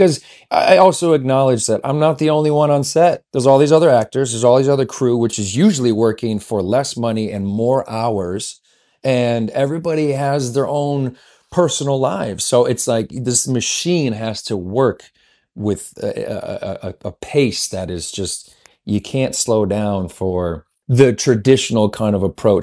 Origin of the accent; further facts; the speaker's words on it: Cleveland, Ohio, United States; I used to work construction where I was raised in Cleveland, Ohio